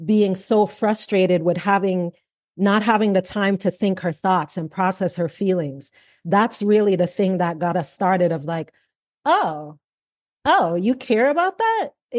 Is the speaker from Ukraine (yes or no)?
no; Jamaica; now in United States; even though I'm Jamaican, live here in America